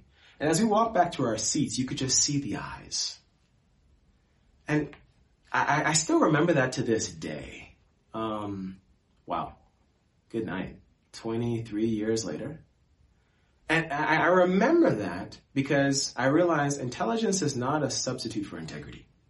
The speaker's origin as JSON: {"language": "English", "country": "United States", "said": "as an American, being in the U.S., my wife as well, We've dealt with prejudice from time to time."}